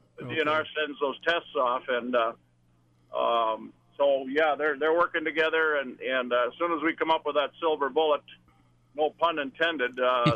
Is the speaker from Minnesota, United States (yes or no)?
yes; Alexandria, Minnesota, United States; Oh, Alexandria, actually.